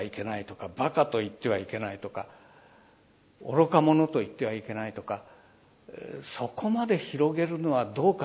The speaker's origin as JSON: {"language": "Japanese", "region": "Aomori", "country": "Japan", "said": "で、私は津軽の人間ですが、津軽弁では半角性とか薄けねえとかそういう言葉があって"}